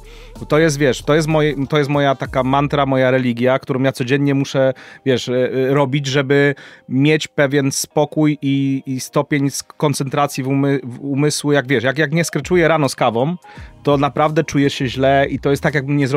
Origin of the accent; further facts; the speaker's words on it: Silesian Voivodeship, Poland; now in Warsaw, Poland; wyjechałem ze Śląska, musiałem wyjechać ze Śląska za chlebem tutaj do Warszawy.